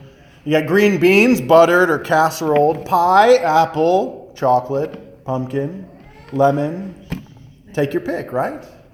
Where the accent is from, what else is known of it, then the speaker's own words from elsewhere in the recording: Michigan, United States; You know, growing up outside of Detroit, the Detroit Lions have been playing football for nearly 90 years on Thanksgiving Day.